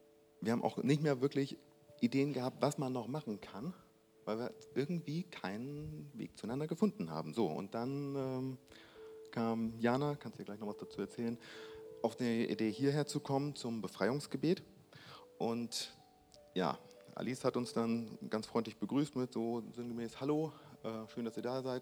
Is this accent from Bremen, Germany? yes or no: yes; Bremen, Germany; wir kommen aus Bremen und waren vor etwa 5 Wochen hier.